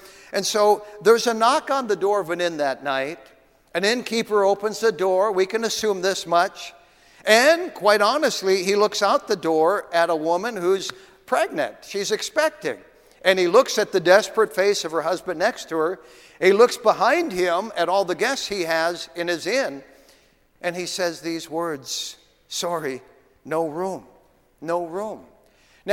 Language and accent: English; Grand Forks, North Dakota, United States; For me, I would have to drive north to Grand Forks, about 75 miles. And that was my hometown.